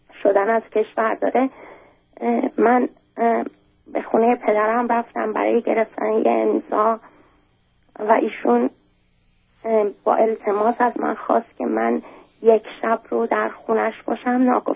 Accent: Iran; moved away; تمام خانواده مادری من که باهاشون خیلی نزدیک هستم خارج از ایران به سر می بردن و با کمک اونا من از ایران بیرون اومدم.

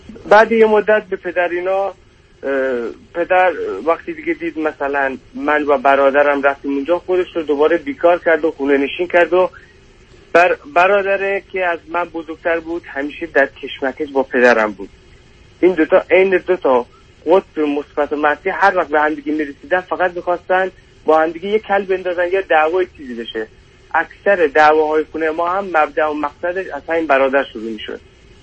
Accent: Kurdistan, Iran; born there; ما توی کردستان توی خانواده 7 نفری به دنیا آمدم. من فرزند وسط هستم

